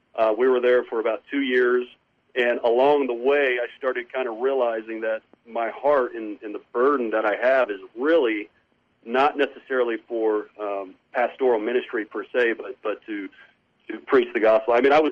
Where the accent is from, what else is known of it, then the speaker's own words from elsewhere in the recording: New Mexico, United States; I grew up in New Mexico, always had a burden for New Mexico. And I actually grew up on the other side of New Mexico from where the Navajo Reservation is.